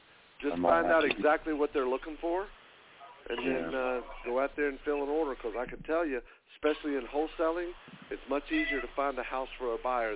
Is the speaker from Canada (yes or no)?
no; Hildebrand, North Carolina, United States; I'm from Hildebrand, which is like 10 miles from Hickory.